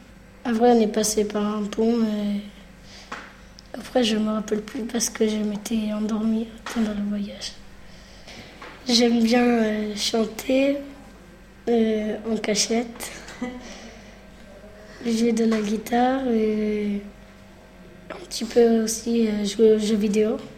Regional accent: Italy; first language Italian; French is a second language; Je viens d'Italie.

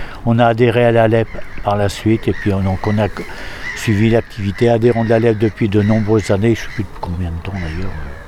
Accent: Nouvelle-Aquitaine, France; moved away as an adult; now in Blois, France; Donc, je ne suis pas d'origine du tout d'ici, je suis des Deux-Sèvres.

